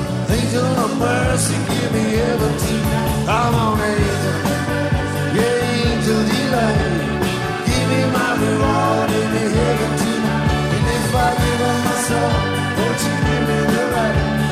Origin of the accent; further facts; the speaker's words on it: Newcastle upon Tyne, North East England, United Kingdom; He's from Newcastle upon Tyne in England, which is my hometown.